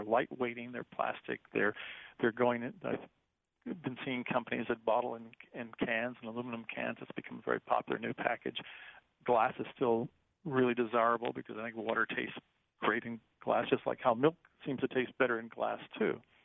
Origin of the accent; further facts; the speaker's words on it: Italy; because I grew up overseas in Italy